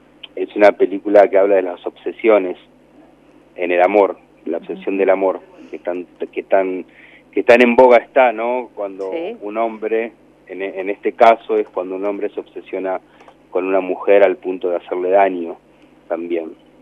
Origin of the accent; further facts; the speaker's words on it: Marcos Juárez, Córdoba, Argentina; Soy de Marcos Juárez, que es realmente un pueblo de 30.000 habitantes